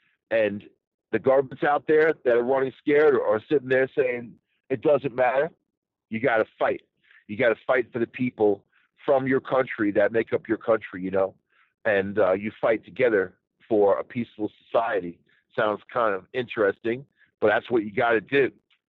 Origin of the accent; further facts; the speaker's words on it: New York City, New York, United States; because I'm from New York City. You know, originally Long Island, New York City, Brooklyn, Queens, Bronx